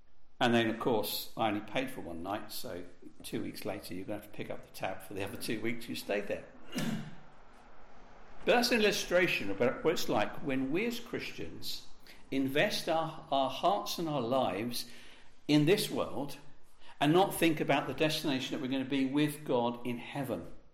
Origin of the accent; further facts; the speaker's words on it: East of England, United Kingdom; Well, I've lived in Bedfordshire all my life. I was born just down the road. You know, I'm English.